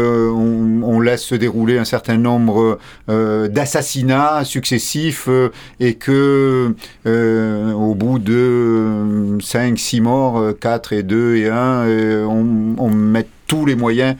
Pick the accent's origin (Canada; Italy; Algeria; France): Algeria; Algiers, Algiers Province; born there; je suis né à Alger, j'ai vécu.